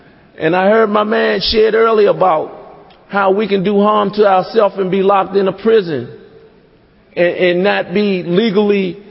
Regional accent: Washington, District of Columbia, United States; I'm from Washington, D.C., and from the northwest sector of Washington, D.C. I grew up in a very dysfunctional family.

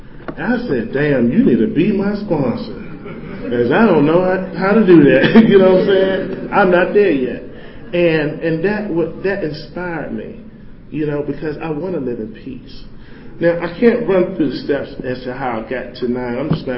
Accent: Washington, District of Columbia, United States; now in Chantilly, United States; I'm from Southeast D.C. I'm out in Chantilly, Virginia at a treatment program.

